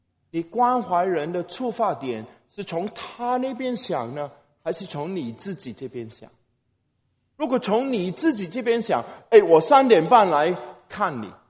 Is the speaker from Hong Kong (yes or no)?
yes; Hong Kong; 我小的时候住在香港